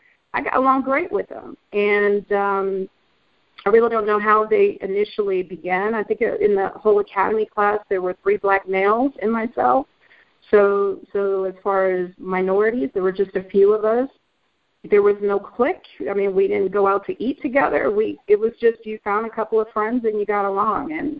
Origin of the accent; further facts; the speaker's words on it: New York, United States; accent: New York; You have to remember, when I went into the academy, I still had my New York accent. So here you have the only female who happens to be black, who happens to be from New York, has no experience, never picked up a weapon.